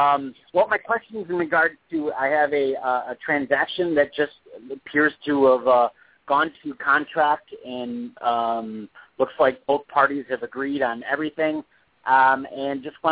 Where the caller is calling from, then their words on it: California, United States; I'm calling from California.